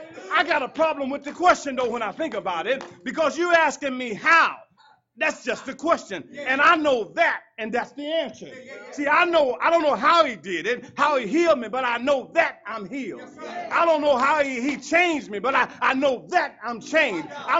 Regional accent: Arkansas, United States; See, I'm from Arkansas. You seen a pig in mud?

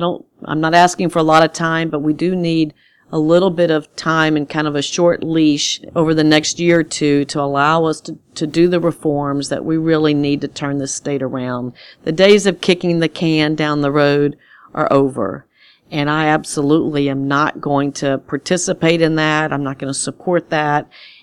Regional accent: Louisiana, United States; And I'm from Louisiana. I plan on being here for many years to come.

